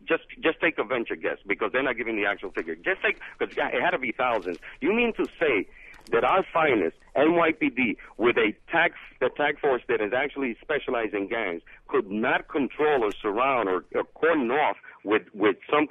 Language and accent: English; Ponce, Puerto Rico; which is my hometown of Ponce, Puerto Rico, who the parade was honored this year.